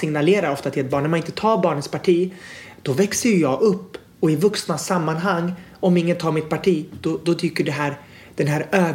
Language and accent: Swedish; Sweden; born there; Tog de med sig hela tjocka släkten och kom hit. Och sen föddes jag 89 på BB.